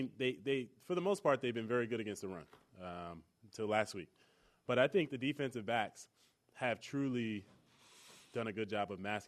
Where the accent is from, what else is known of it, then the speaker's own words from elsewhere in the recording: New Jersey, United States; I'm from Jersey.